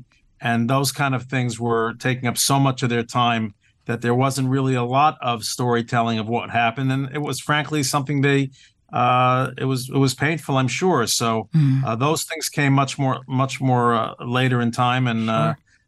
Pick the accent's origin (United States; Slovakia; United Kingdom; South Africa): United States; New Jersey; realize where they grew up was not too different from where I grew up in New Jersey.